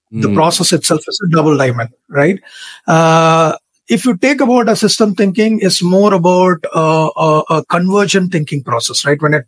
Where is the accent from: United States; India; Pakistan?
India; Chennai, Tamil Nadu; when we decided to go back to India, that's mm-hmm. my hometown is Chennai.